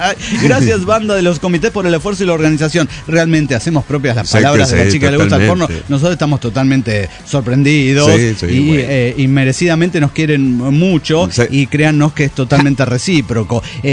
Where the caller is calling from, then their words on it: Saltillo, Coahuila, Mexico; de Saltillo, Coahuila, México.